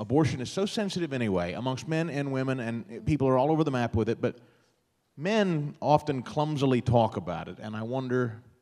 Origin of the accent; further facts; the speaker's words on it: Missouri, United States; from my home state of Missouri